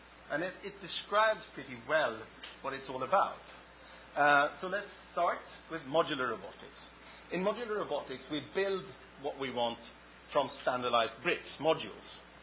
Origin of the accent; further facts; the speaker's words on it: Sweden; I'm from Sweden.